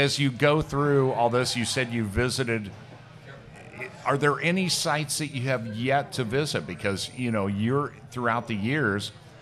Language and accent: English; Elkhart, Indiana, United States; I grew up in Elkhart, Indiana. And Elkhart famously only had one high school for many years.